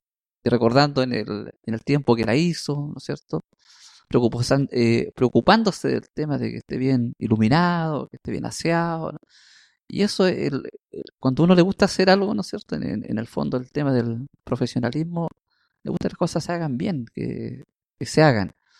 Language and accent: Spanish; San Bernardo, Santiago Metropolitan, Chile; born there; Bueno, nacido en San Bernardo.